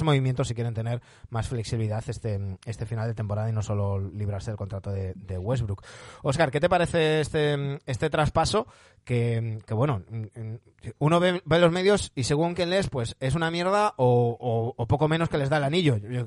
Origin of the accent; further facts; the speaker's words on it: Galicia, Spain; Es que yo soy gallego.